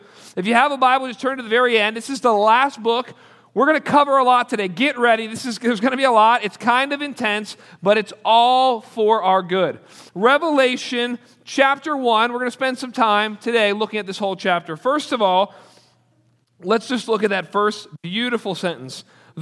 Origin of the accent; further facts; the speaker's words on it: Pittsburgh, Pennsylvania, United States; I know when I grew up in Pittsburgh, I was a nominal Catholic kid growing up.